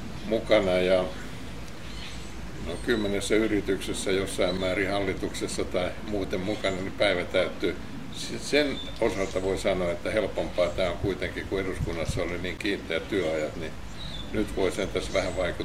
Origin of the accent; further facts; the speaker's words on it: Kerava, Uusimaa, Finland; born there; kun olen syntynyt Keravalla, niin paikkakunnan asiat on tullut vuosikymmenten aikana tutuksi.